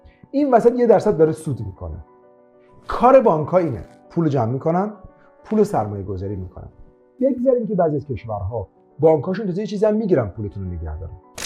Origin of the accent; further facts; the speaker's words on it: Iran; میشه مثلا ما که ایرانی هستیم از خارج از کشور وام بگیریم؟